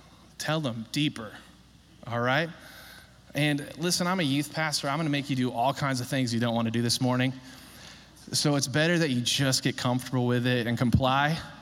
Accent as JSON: {"language": "English", "region": "California", "country": "United States", "tie": "born or raised there", "also_born_or_lived": "Alabama", "said": "I'm from Northern California. I grew up in the East Bay Area, 20 years of my life"}